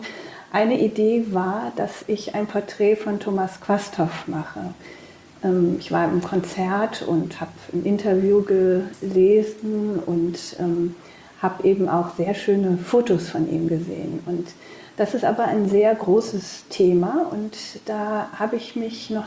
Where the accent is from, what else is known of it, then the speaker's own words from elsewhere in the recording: Cologne, North Rhine-Westphalia, Germany; Ich bin ja in Köln aufgewachsen